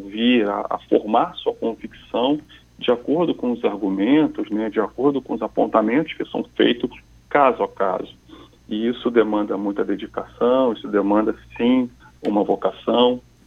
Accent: Rio de Janeiro, Brazil; Eu sou da cidade do Rio de Janeiro, sou natural do Rio de Janeiro, estudei na capital do Rio, sou formado e criado na capital

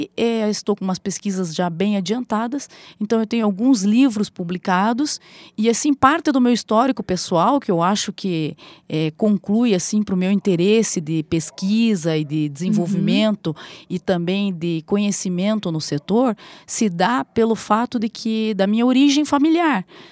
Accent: Paranaguá, Paraná, Brazil; also born or lived in Curitiba; eu sou paranaense, eu sou nascida em Curitiba, porém vivi boa parte da minha vida no litoral do Paraná, em Paranaguá

